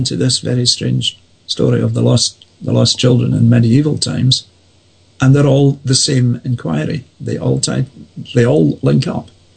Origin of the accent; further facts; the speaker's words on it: Prestwick, Scotland, United Kingdom; I was living in Glasgow, but I was still going to the family dentist that I grew up with in Prestwick down the coast.